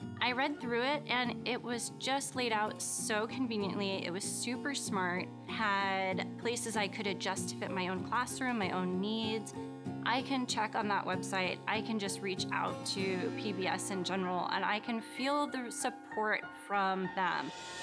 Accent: Anchorage, Alaska, United States; also born or lived in Fairbanks; I grew up primarily in Anchorage. Eagle River, it's a suburb of Anchorage. I was born in Fairbanks, so I'm an Alaskan girl through and through.

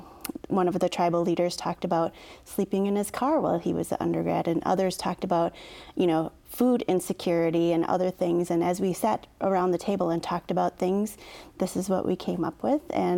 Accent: United States; And I'm Native American. I grew up on the Oneida Indian Reservation.

